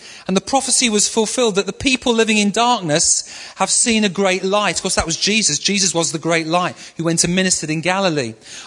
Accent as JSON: {"language": "English", "region": "Yorkshire and the Humber", "country": "United Kingdom", "said": "Being a Yorkshireman myself, appreciate these things."}